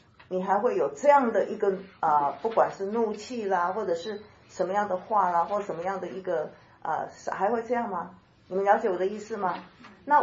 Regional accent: China; 我们中国人一句话很好，叫做六神无主。

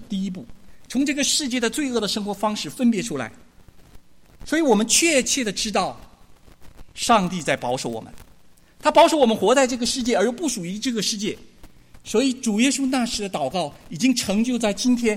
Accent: China; 我们从大陆来的，撒个谎有个歪念头，这算啥？

